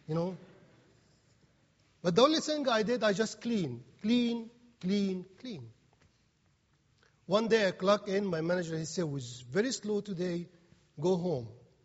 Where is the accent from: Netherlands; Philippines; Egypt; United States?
Egypt; English is a second language; moved away as an adult; I have in my bucket $138. And I never speak English in Egypt. And I know my accent is hard.